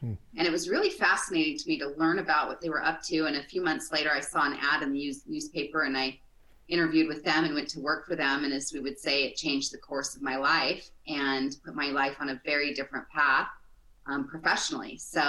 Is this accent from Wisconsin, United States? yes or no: no; Salt Lake City, Utah, United States; Yeah, I grew up here in Salt Lake in Cottonwood Heights area and went to school here